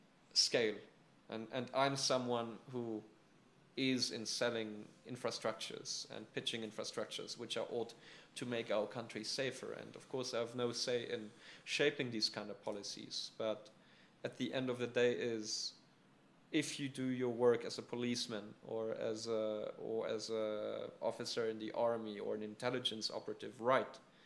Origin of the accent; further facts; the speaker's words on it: South Africa; we are South African. We want to make a South African business.